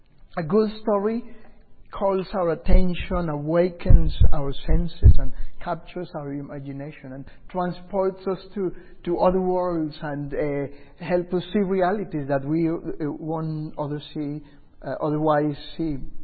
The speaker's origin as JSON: {"language": "English", "country": "Colombia", "said": "Many times I am with people and they realize I'm from Colombia."}